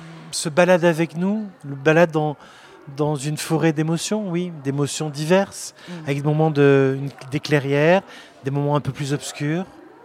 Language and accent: French; Marseille, Provence-Alpes-Côte d'Azur, France; quand j'étais enfant que j'aimais chanter, danser dans les cours de récréation à Marseille. Puisque je suis marseillais